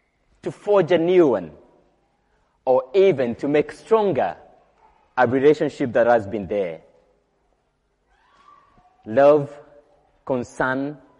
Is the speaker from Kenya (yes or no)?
yes; Kenya; English is a second language; moved away; I was growing back in Africa, in my home country, Kenya, and being the third born in my family